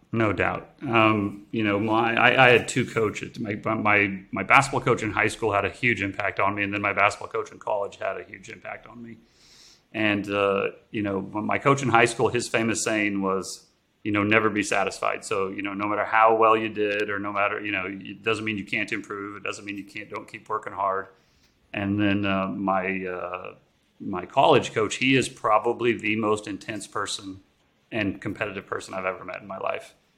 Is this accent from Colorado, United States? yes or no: no; Nebraska, United States; So I grew up in Nebraska, again, like I said, where, you know, football's religion.